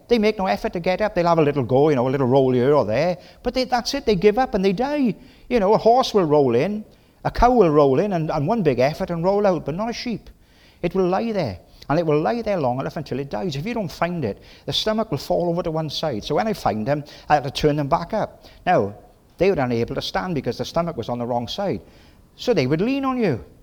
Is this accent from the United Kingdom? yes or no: yes; Wales, United Kingdom; accent: Welsh; When I'm Welsh, Jewish blood, Welsh accent, and I go 100 miles an hour at sometimes.